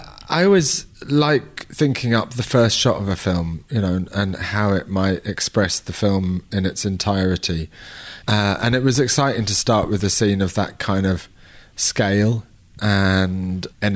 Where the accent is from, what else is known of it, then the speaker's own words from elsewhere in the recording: London, United Kingdom; We're both from London